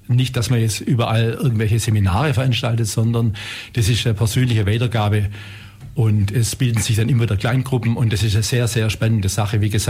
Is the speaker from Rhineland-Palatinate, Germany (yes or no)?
no; Ulm, Baden-Württemberg, Germany; ich bin aus Ulm und bin Architekt.